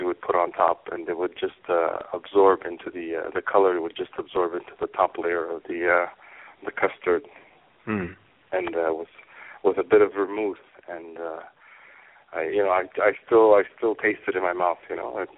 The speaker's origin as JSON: {"language": "English", "town": "Montreal", "region": "Quebec", "country": "Canada", "tie": "born or raised there", "said": "Growing up in Montreal, there was the Montreal Pool Room"}